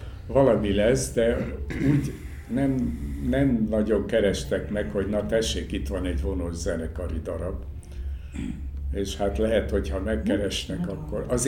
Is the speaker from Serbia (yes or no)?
no; Transylvania, Romania; én is erdélyi vagyok